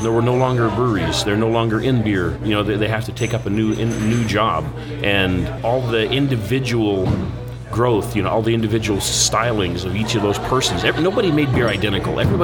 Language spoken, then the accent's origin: English; Missouri, United States; also born or lived in Arkansas; I'm from Missouri and Arkansas, so there's a little bit of backwoods stuff going on.